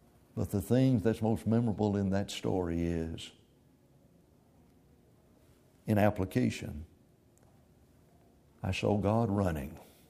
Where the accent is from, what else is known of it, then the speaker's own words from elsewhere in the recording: Alabama, United States; I belong to Christ. I'm an Alabamian. That's where I'm from. I'm a Christian. I'm from Christ.